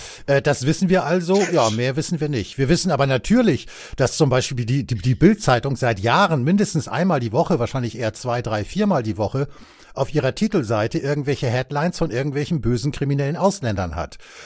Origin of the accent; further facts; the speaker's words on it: Hamburg, Germany; Also ich meine, ich bin da geboren, ich bin da aufgewachsen